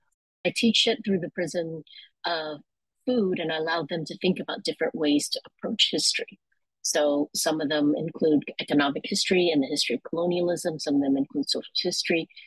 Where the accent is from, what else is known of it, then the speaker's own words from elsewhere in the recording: Houston, Texas, United States; I grew up very poor in Houston, Texas, a family of nine kids